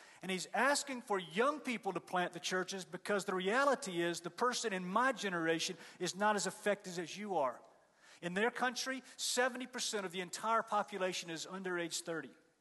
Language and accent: English; Atlanta, Georgia, United States; And all I can say is I'm from Atlanta, and I know how it feels